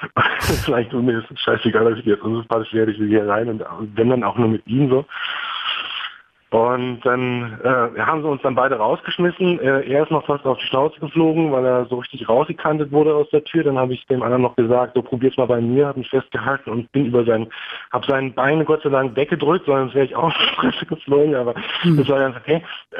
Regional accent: Berlin, Germany; Aber als Berliner, also ich habe mich mit meinem Nachnamen, ich muss ihn jetzt hier nicht nennen, aber ich habe mich da unsicher gefühlt.

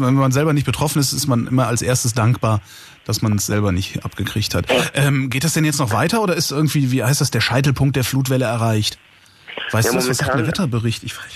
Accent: Cologne, North Rhine-Westphalia, Germany; born there; now in Berlin, Germany; In Mitte wohne ich nicht. Ich bin gebürtiger Kölner.

